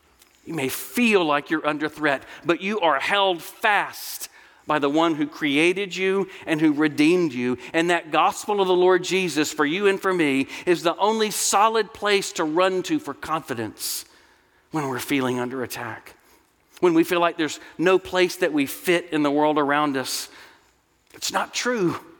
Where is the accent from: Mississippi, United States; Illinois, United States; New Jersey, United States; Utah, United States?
Mississippi, United States; I'm from Mississippi, and it felt like we were moving home.